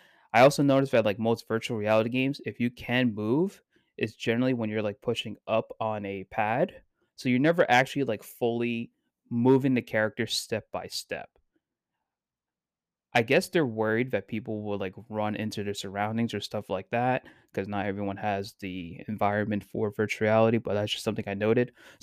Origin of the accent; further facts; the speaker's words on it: New York, United States; I'm also from New York, if you guys can tell.